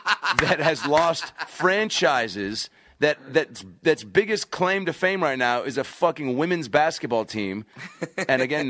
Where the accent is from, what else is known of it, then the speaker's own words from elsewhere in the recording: Seattle, Washington, United States; My hometown, my home club.